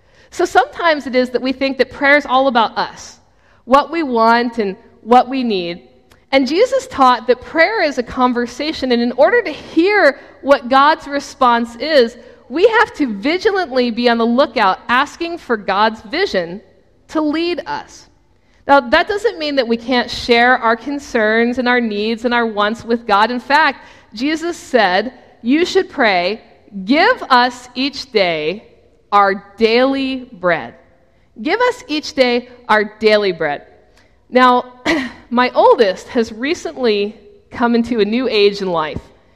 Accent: Baltimore, Maryland, United States; this colleague had recently moved from Baltimore, my hometown, to Edmond, Oklahoma

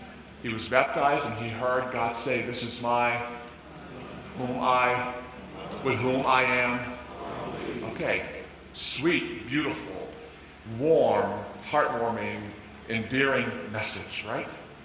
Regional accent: Lebanon; I told you that I grew up in Lebanon.

